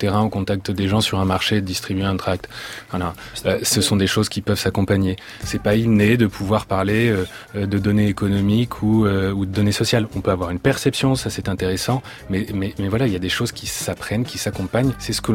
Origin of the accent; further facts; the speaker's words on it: Brittany, France; Premier point, je vous invite à venir chez moi en Bretagne.